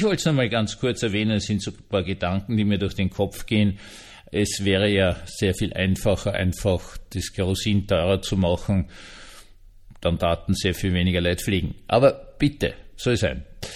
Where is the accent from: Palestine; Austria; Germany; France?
Austria; accent: Austrian; Ich spreche Österreichisch, nicht Deutsch.